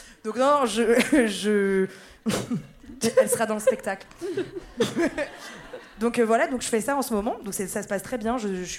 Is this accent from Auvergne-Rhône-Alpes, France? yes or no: yes; Villeurbanne, Auvergne-Rhône-Alpes, France; Moi, je viens de Villeurbanne.